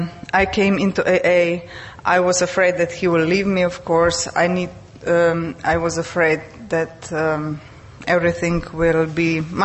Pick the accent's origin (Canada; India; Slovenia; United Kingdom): Slovenia; I'm from Slovenia.